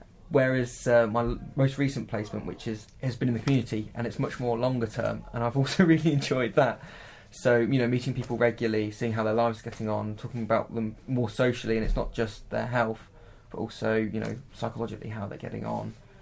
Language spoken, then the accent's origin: English; Northampton, East Midlands, United Kingdom; And I went to an A&E in my hometown, Northampton